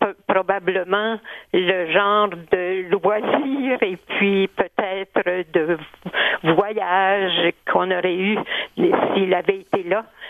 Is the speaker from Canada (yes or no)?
yes; Saint-Jean-sur-Richelieu, Quebec, Canada; Je suis née et j'ai été élevée à Saint-Jean-sur-Richelieu, comme vous l'avez indiqué dès la présentation. Mon père était d'une famille rurale de Saint-Anicette